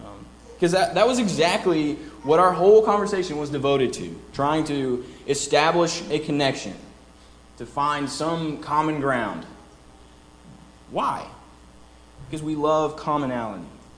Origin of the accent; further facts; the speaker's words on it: Beaumont, Texas, United States; I've seen it at home where I grew up at Northwest in Beaumont, and I've seen it at Twin City where I worshiped in College Station.